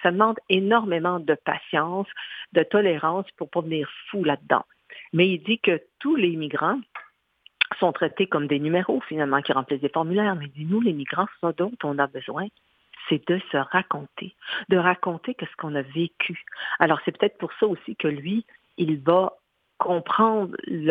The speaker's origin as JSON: {"language": "French", "country": "Haiti", "moved": "yes", "lives_now": "Brazil", "said": "Chez nous, en Haïti, on dit que les gens à l'asile parlent tout seuls"}